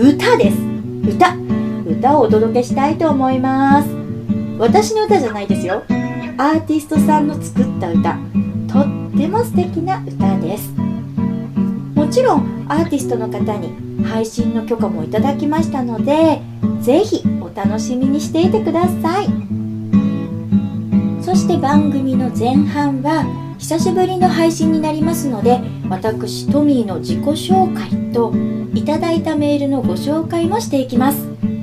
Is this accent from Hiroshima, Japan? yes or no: no; Niigata, Japan; まあ地元の新潟の地震っていうこともあるんですけど、